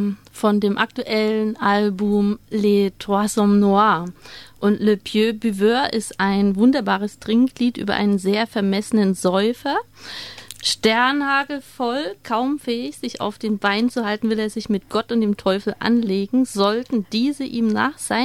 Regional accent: East Germany, Germany; now in Tübingen, Germany; also ich bin im Osten aufgewachsen, bin nach der Wende dann nach Tübingen gekommen

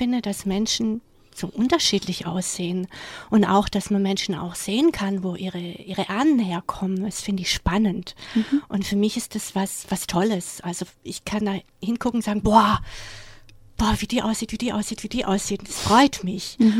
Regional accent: Germany; ich bin Deutsche, ich bin weiß

